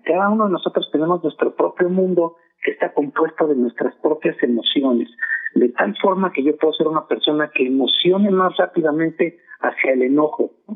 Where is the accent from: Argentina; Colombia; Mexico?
Mexico; nosotros somos mexicanos, estamos en México, pero no es lo mismo si yo aquí en México nací y soy y he vivido en Monterrey o en Guadalajara o en Mérida